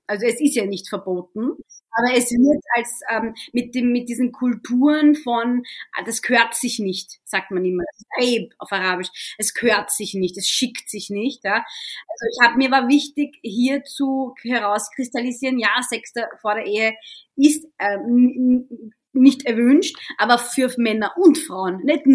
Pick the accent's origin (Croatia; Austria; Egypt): Egypt; Und ich komme zum Beispiel aus Ägypten ursprünglich